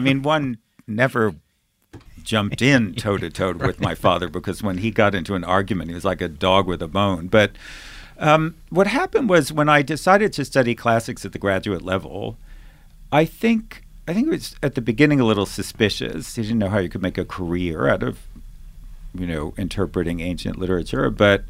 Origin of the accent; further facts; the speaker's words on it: Long Island, New York, United States; Look, I grew up on Long Island in the 1970s